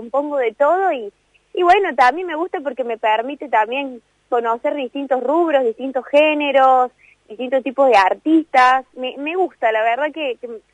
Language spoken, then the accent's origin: Spanish; Argentina